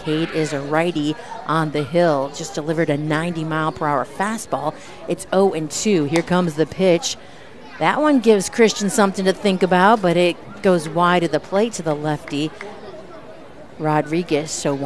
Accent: Ohio, United States; And I was looking up, because I'm from Ohio, where Baltimore is, and it's not far from Columbus.

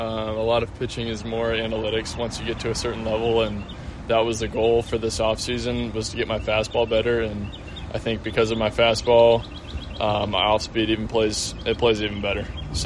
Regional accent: Roseville, California, United States; I was just blessed growing up in Roseville, California, and blessed that I was raised by two great parents.

